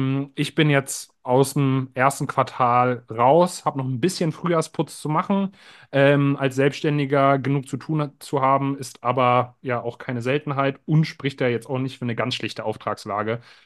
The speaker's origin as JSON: {"language": "German", "region": "Berlin", "country": "Germany", "tie": "born or raised there", "said": "komme gebürtig aus Berlin-Kreuzberg, bin dann recht schnell in Neukölln aufgewachsen"}